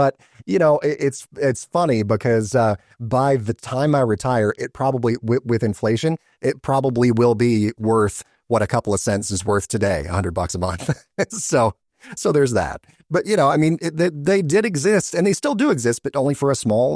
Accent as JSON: {"language": "English", "region": "Georgia", "country": "United States", "tie": "born or raised there", "also_born_or_lived": "New York", "said": "when I lived in New York for 10 years, before I moved back to my home state of Georgia here in the Atlanta area"}